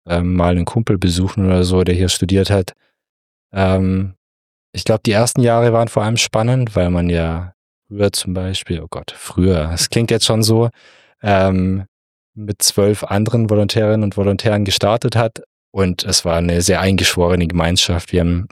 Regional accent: Lindau, Bavaria, Germany; Ich komme aus Lindau, Bodensee, also noch

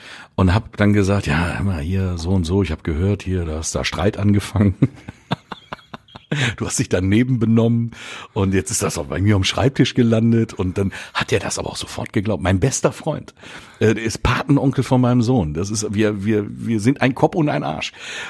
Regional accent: Willingen, Hesse, Germany; ich komme aus Willingen. Und aus dem wunderschönen Willingen, ne? Skispringen und der ganze Kram

